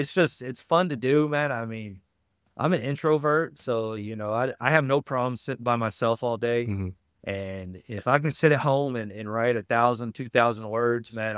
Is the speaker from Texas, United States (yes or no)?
yes; Texas, United States; it's loosely based on my hometown, just growing up in small town Texas.